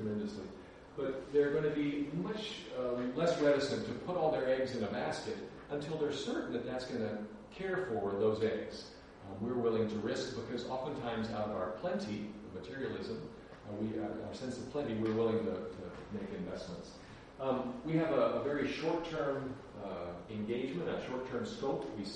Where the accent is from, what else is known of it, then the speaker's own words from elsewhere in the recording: Dallas, Texas, United States; So among in the community that I grew up in Dallas, Texas, a fairly moneyed